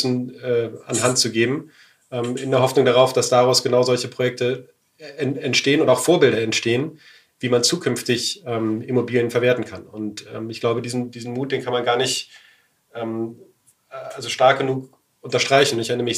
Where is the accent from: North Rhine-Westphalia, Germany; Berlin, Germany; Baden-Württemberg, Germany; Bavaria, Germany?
Berlin, Germany; meine Heimatstadt Berlin ist auch eine geile Stadt.